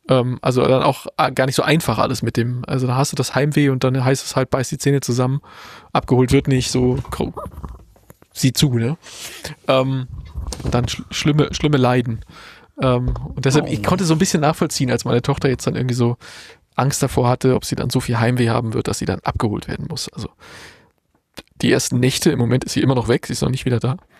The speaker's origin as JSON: {"language": "German", "region": "East Germany", "country": "Germany", "said": "bist du irgendwie in der DDR, wo ich herkomme, gab es ja dieses Konzept Ferienlager."}